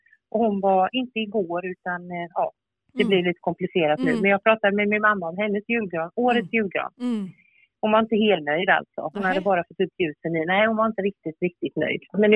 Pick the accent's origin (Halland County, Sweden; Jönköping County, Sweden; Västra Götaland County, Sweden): Halland County, Sweden; Det var nämligen så här att jag är ju uppvuxen nere i Halland och min familj hade liksom en egen skog.